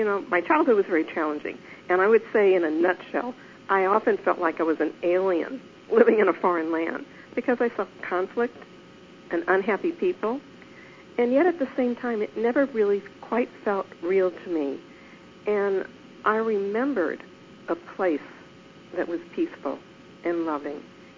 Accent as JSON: {"language": "English", "town": "St. Louis", "region": "Missouri", "country": "United States", "tie": "born there", "said": "Well, I was born in St. Louis, Missouri"}